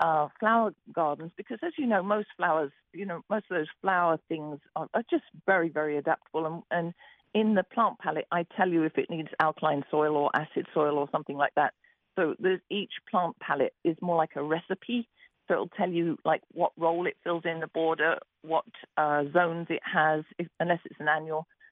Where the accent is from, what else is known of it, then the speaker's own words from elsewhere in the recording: England, United Kingdom; I'm from England.